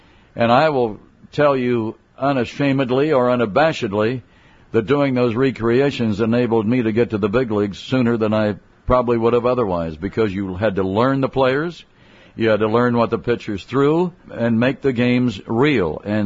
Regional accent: Iowa, United States; I grew up in Iowa. We could get WGN and Bob Elson, who did the White Sox and Cubs for some 40 years.

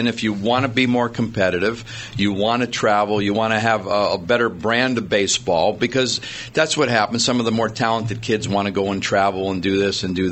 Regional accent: Connecticut, United States; I was a Red Sox fan. I grew up in Connecticut.

